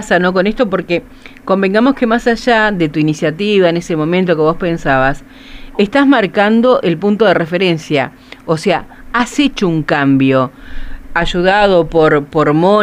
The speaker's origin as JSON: {"language": "Spanish", "country": "Argentina", "said": "cuando hay una cosa que a veces los argentinos decimos"}